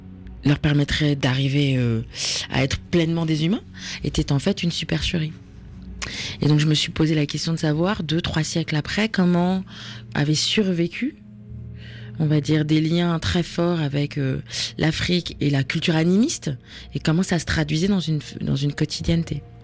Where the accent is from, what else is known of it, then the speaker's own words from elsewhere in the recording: Paris, Île-de-France, France; Mais moi, il fallait bien que, en tant que parisienne urbaine, je trouve quelque chose qui corresponde beaucoup plus à la violence que je percevais de ce bitume